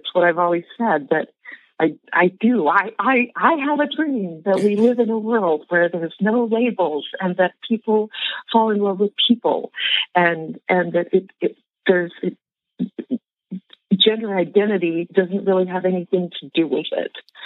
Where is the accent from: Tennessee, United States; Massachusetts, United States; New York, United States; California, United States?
California, United States; And so my brothers, who live in the Bay Area, I'm from California, My family, they were donating thousands.